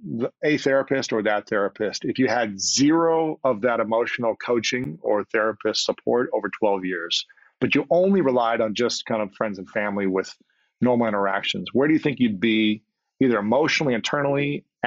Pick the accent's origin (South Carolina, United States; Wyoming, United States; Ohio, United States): Ohio, United States; I'll speak for my case as a man growing up in Ohio playing sports.